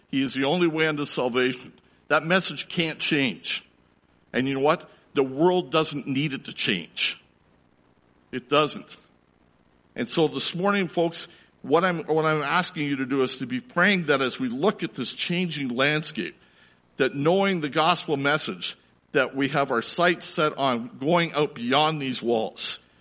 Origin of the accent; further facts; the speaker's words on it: Toronto, Ontario, Canada; When I was growing up in Toronto, in our part, there were probably three languages that I remember.